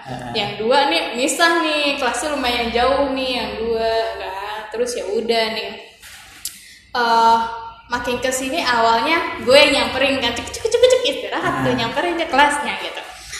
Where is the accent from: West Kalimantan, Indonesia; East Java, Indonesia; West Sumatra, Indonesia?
East Java, Indonesia; Surabaya; Gue pun juga cuy, gue Surabaya kan dagdug-dagdug gitu loh, dagdug-dagdug.